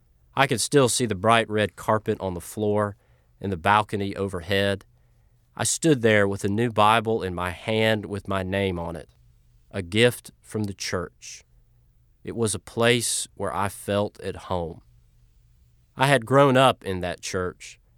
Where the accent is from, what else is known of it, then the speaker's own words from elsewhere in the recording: Georgia, United States; I am thankful that I am a boy from Georgia.